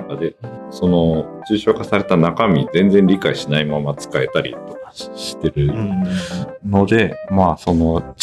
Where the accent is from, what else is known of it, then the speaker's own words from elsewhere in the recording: Sendai, Miyagi, Japan; 地元の仙台で入った会社があって、